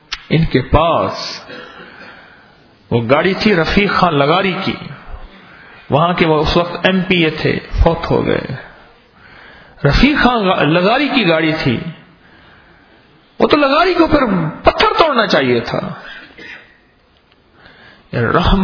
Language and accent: Urdu; Uch Sharif, Punjab, Pakistan; اس شریف سے میری زندگی کا تعلق ہے، اس شریف میں میری، میرا بچپن سے پچپن زندگی گزری ہے،